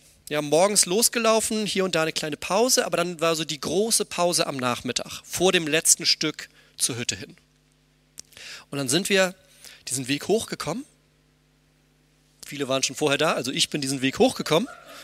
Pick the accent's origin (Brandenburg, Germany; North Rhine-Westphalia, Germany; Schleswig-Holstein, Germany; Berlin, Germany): Schleswig-Holstein, Germany; Schleswig; ich bin ganz in der Nähe quasi bei Schleswig aufgewachsen, ja, also ähnlich, ne, plattes Land und Wasser daneben, so, das ist so das, wie ich aufgewachsen bin, das ist so das, was ich kenne.